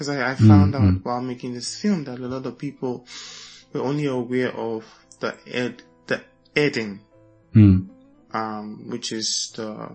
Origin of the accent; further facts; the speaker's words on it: Lagos, Nigeria; now in New York, United States; I'm a filmmaker. I'm originally from Nigeria, Lagos, Nigeria, to be precise. And I currently live in New York.